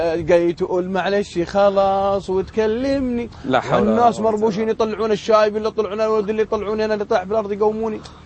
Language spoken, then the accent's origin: Arabic; Unaizah, Al-Qassim, Saudi Arabia; وطبعا من عنيزه لمكه ديرتنا عنيزه في القصيم حوالي 800 كيلو